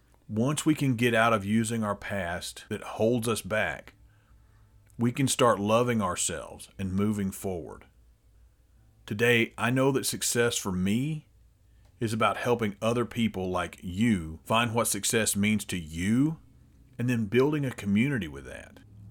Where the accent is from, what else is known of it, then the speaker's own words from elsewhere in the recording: Arkansas, United States; if I can go from that little redneck kid growing up in Arkansas